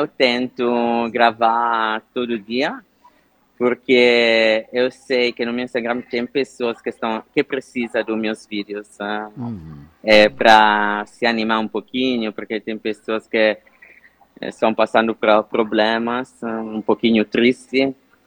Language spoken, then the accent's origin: Portuguese; Sardinia, Italy; Portuguese is a second language; now in Brazil; Eu venho da Sardenha, gente, eu cresci só comendo peixe, pouca carne, né?